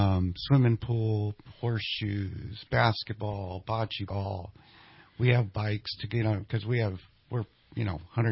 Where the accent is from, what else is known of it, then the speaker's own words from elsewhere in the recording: Old Shasta, California, United States; I lived here all my life. I grew up in Old Shasta, and then, went to Shasta Elementary, Shasta High, Shasta College